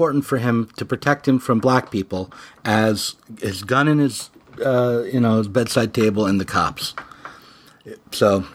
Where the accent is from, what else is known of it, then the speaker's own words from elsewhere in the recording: the South, United States; So we don't have to think that way. I come from the South.